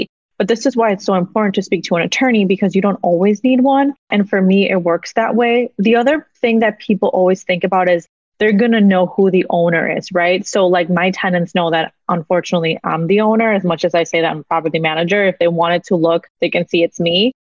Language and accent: English; Mexico; English is a second language; now in United States; I think I was born and raised in Mexico. So coming here and living the American dream is something that I don't ever forget